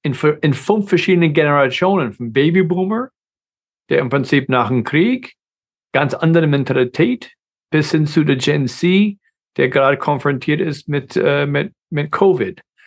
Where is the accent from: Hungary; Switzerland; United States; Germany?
United States; German is a second language; also wie gesagt, ich bin Amerikaner.